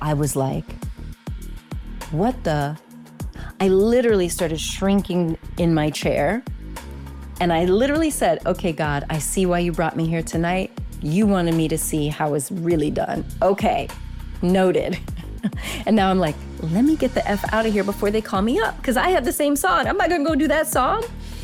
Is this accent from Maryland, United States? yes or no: yes; Silver Spring, Maryland, United States; well, actually, I'm from Silver Spring.